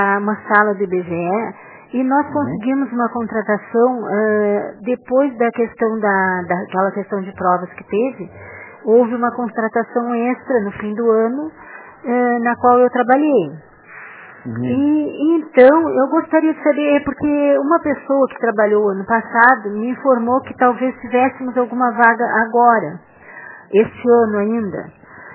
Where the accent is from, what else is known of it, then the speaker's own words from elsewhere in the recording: Biguaçu, Santa Catarina, Brazil; Eu sou daqui de Biguaçu e o ano passado nós tivemos aqui em Biguaçu